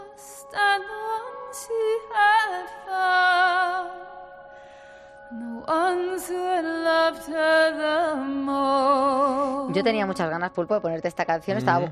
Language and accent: Spanish; Region of Murcia, Spain; now in Munich, Germany; aquí en Múnich una temperatura de 10 grados fresquitos. Un saludo y viva mi tierra, que soy de Murcia.